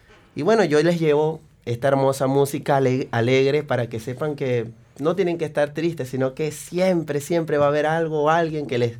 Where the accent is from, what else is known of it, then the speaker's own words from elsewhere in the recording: Venezuela; No, soy de Venezuela.